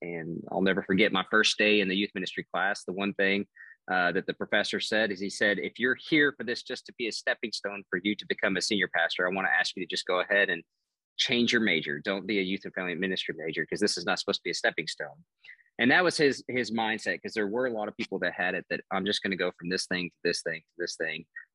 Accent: Lubbock, Texas, United States; I grew up in Lubbock, Lubbock Christian University grad

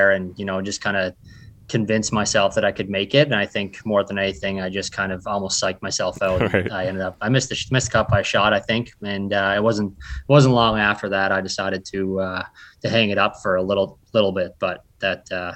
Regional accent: Glace Bay, Nova Scotia, Canada; So I grew up here in Glace Bay, but I used to drive about an hour to go work with Ted Stonehouse.

